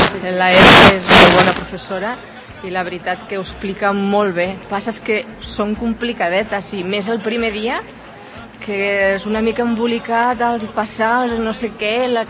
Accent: Ibiza, Balearic Islands, Spain; born there; pues no, perquè vaig néixer a Eivissa, però no soy muy flamenca.

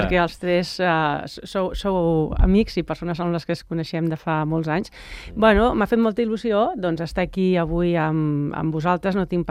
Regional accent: Sant Cugat del Vallès, Catalonia, Spain; era Sant Cugatenca de soc arrel. Bueno, vaig néixer a Sant Cugat, la meva mare ens va parir a Sant Cugat

